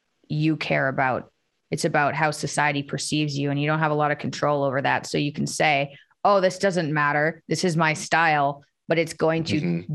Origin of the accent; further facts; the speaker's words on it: Canada; I'm Canadian. I don't know.